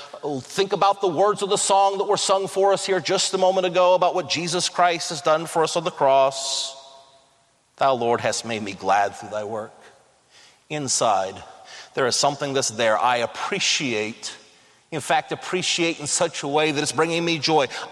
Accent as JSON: {"language": "English", "town": "Parkersburg", "region": "West Virginia", "country": "United States", "also_born_or_lived": "Marietta, Ohio", "said": "I was from Parkersburg, West Virginia, from Marietta, Ohio. I didn't know a lot of big words, and the words that I knew, I didn't say the way everybody else around here said them."}